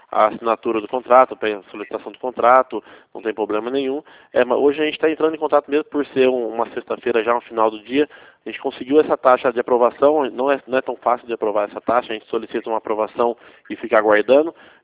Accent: Campinas, São Paulo, Brazil; Eu sou da cidade de Campinas.

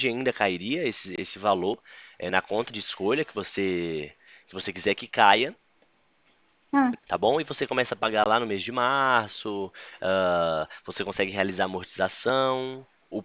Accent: São Paulo, Brazil; Eu sou do interior de São Paulo.

